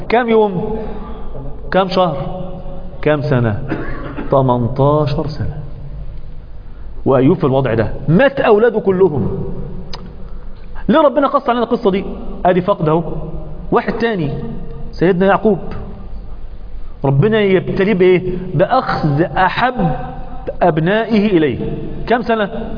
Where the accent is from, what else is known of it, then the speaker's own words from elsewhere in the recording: Egypt; طيب لما صاحب، بيقولوا في المثل عندنا في مصر، من حكم في ماله فما إيه؟ ظلم.